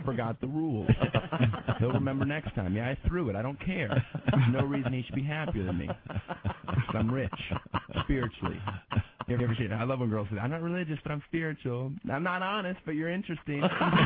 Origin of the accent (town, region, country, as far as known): Florida, United States; born or raised there